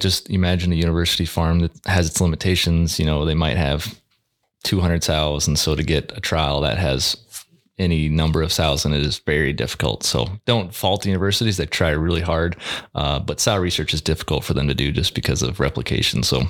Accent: Orange City, Iowa, United States; currently reside in Northwest Iowa. Just moved back to my hometown of Orange City, so that's been fun.

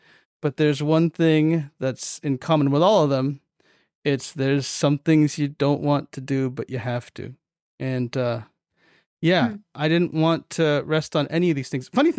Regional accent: Seattle, Washington, United States; also born or lived in Japan; it was me living in Japan, but I'm fully American from Seattle, Washington.

